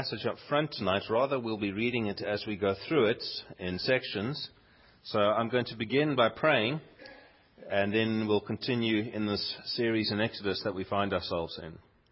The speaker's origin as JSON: {"language": "English", "country": "South Africa", "tie": "born there", "said": "I actually hold dual nationality. I am both a South African citizen by birth and a British citizen by virtue of my parents."}